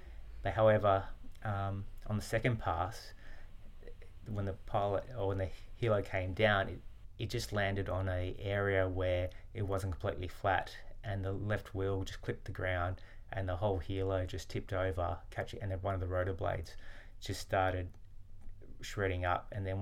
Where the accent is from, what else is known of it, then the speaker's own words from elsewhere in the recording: Nowra, New South Wales, Australia; I'm a kid from Nowra, who did nursing at Wollongong